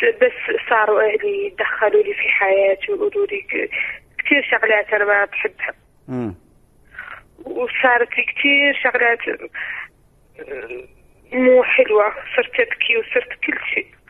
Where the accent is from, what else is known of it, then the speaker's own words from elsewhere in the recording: Mauritania; انا من موريتانيا ومن عائله راقيه. عائله كبيره في موريتانيا.